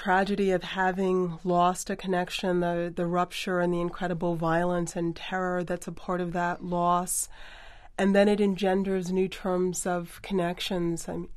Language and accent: English; United States; my distance as an American from a Ghanaian